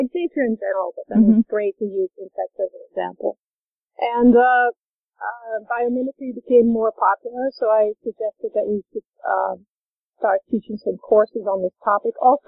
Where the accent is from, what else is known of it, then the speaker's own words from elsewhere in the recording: Netherlands; now in United States; I first started at a community college when I first came to the U.S. I'm from the Netherlands, and so I started at a community college